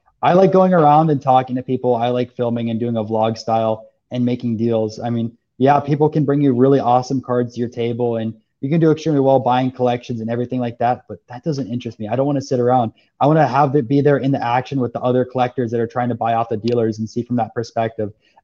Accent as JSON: {"language": "English", "town": "Orlando", "region": "Florida", "country": "United States", "said": "And I'm from Orlando. So my team over there is the Magic."}